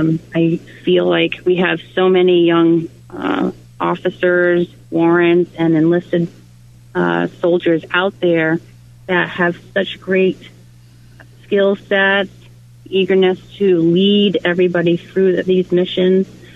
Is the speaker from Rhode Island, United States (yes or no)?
yes; Rhode Island, United States; I was from Rhode Island, and I was going to college.